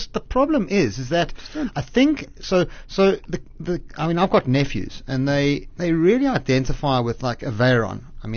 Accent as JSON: {"language": "English", "country": "Zimbabwe", "said": "I mean, I'm from Zim."}